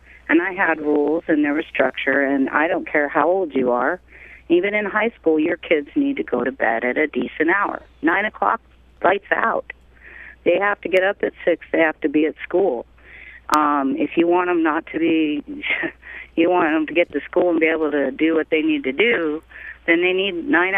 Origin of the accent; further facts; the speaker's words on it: Ketchikan, Alaska, United States; I'm originally born and raised in Ketchikan, and I've had the pleasure of living from Kotzebue, where I did the adult program GED examiner, all the way down to Kenai.